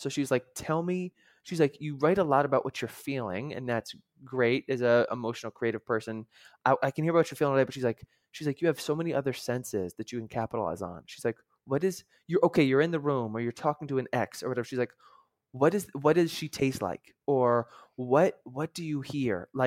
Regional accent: New York, United States; also born or lived in Philadelphia; I'm from New York, I lived in Philly.

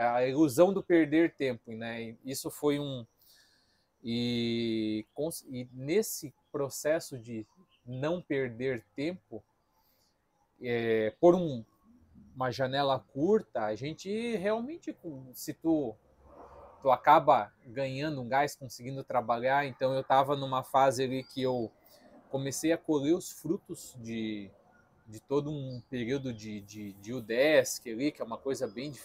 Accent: Joinville, Santa Catarina, Brazil; Nasci aqui em Joinville mesmo

